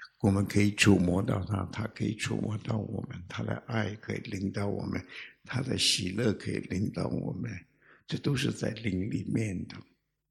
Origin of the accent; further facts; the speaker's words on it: China; 这个汽车，我们中国人叫汽车，汽车